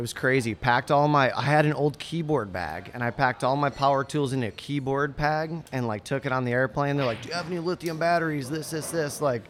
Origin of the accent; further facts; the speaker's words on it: Michigan, United States; So growing up in Michigan, in the Midwestern town as you know, my mom and dad, I used to wake up on Sundays.